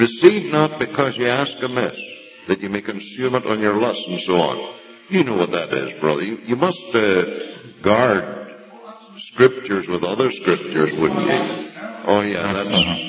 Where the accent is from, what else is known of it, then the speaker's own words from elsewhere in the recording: Canada; I'm really a Canadian brother.